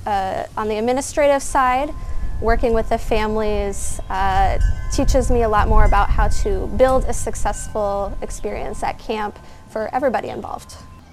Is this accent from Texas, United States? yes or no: no; Manchester, Iowa, United States; I grew up in the Manchester area, so I kind of was always familiar with camp growing up.